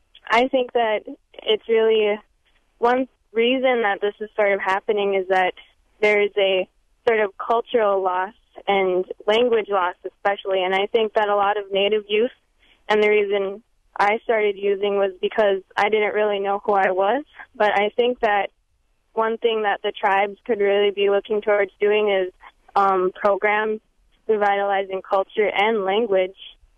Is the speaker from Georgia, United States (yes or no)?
no; Minneapolis, Minnesota, United States; I'm from Bad River Band of Wisconsin, and I grew up actually in Minneapolis